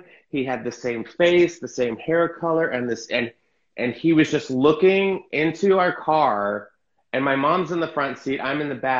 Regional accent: San Antonio, Texas, United States; also born or lived in Mississippi / Tennessee; So I was about 8 or 9. I grew up in Texas after Mississippi.

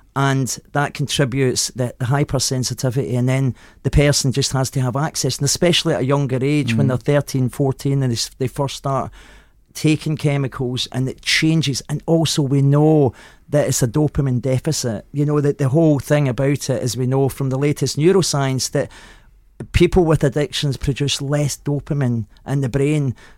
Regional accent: Glasgow, Scotland, United Kingdom; I grew up in Glasgow in the 60s.

